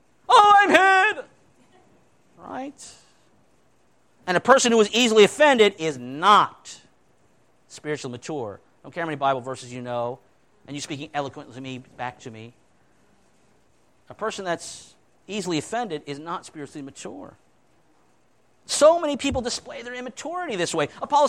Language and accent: English; Orlando, Florida, United States; I'm a city boy. I'm from Orlando